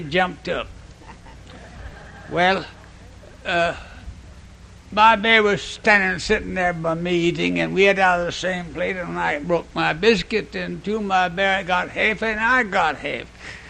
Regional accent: Old Town, Florida, United States; I was raised on the Swanee River down here near the mouth in Old Town.

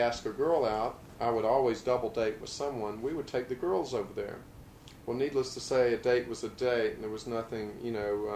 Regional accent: Mayport, Florida, United States; You know, I was from Mayport, and there was the beach.

